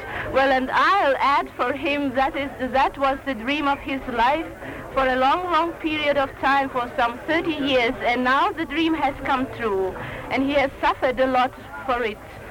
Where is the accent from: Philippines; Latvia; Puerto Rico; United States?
Latvia; Riga; English is a second language; moved away as an adult; I came from Riga. I was a teacher of English at the Polytechnical Institute